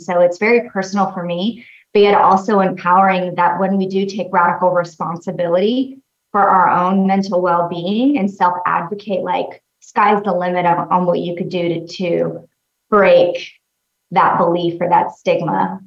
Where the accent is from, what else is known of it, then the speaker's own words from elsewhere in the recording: Las Vegas, Nevada, United States; also born or lived in Mount Charleston; I grew up in Las Vegas. And then my parents divorced for the first time when I was around 2. And my dad and I moved to Mount Charleston, which is a little mountain town, 45 minutes outside of Vegas.